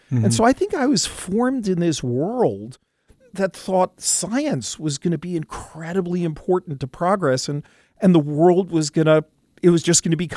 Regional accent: New York, United States; You know, looking back, growing up in New York as a kid in the 1960s, it was pretty amazing. I was raised by my mom

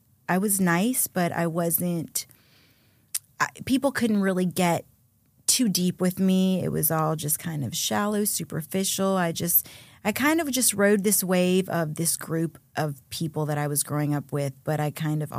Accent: Jacksonville, Florida, United States; also born or lived in Dominican Republic; So I actually grew up in Jacksonville, Florida, but we came from Dominican Republic. I came here, I was about 10. Not here, but I came to Jacksonville when I was about 10, and I've been there ever since. I'm a Florida girl.

